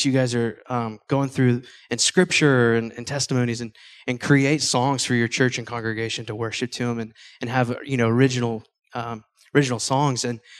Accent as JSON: {"language": "English", "town": "Atlanta", "region": "Georgia", "country": "United States", "said": "because we're from Atlanta, Georgia. And so my family's originally from Fort Worth."}